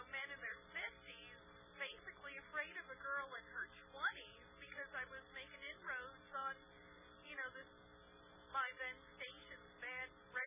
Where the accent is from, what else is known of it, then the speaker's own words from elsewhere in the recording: North Carolina, United States; I'm from North Carolina.